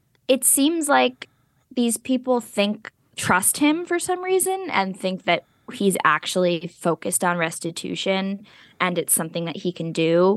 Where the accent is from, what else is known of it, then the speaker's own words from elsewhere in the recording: New Jersey, United States; like, the fact that we're both from New Jersey, like, bonding.